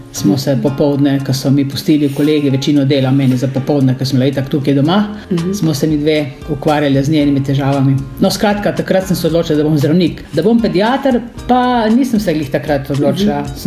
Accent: Prem, Littoral–Inner Carniola, Slovenia; born there; now in Ilirska Bistrica, Slovenia; Jaz sem rojena na Premu, prav doma sem rojena.

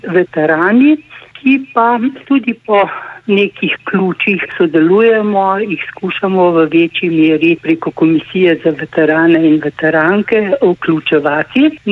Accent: Upper Carniola, Slovenia; Torej, jaz se nisem adaptirala kot Notranjka, da vemo, ker prišlekov nimajo najraje, ne?

